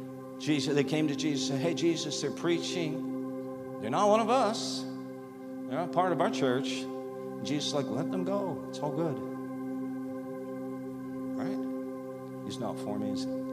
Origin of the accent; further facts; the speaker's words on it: Canada; We live not too far from where he did most of his ministry in New York State, growing up in Canada, just across the border.